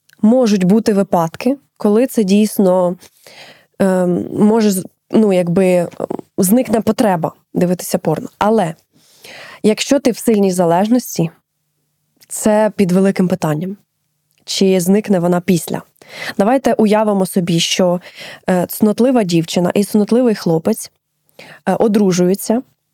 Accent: Cherkasy, Cherkasy Oblast, Ukraine; accent: surzhyk; я з Черкас, у нас просто суржик.

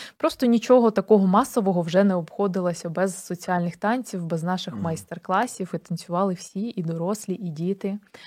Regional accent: Kherson, Kherson Oblast, Ukraine; херсонці не цінують цього, але у мене теж був досвід життя не у Херсоні 2 роки. І от так само, як і ти, я почала любити це місто, коли повернулася в нього

